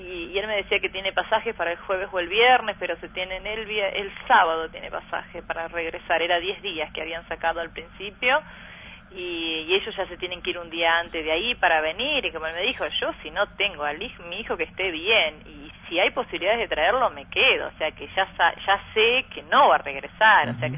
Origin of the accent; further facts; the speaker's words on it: Sunchales, Santa Fe, Argentina; Nosotros acá somos de Sunchales, que es una ciudad chica